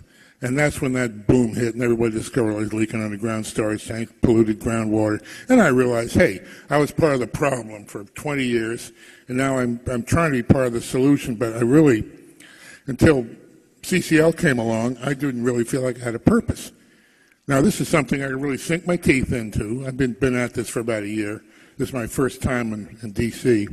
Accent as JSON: {"language": "English", "town": "Lincolnton", "region": "North Carolina", "country": "United States", "said": "Hi, everyone. … from Lincolnton, North Carolina, and I'm really proud to be at this bunch like this"}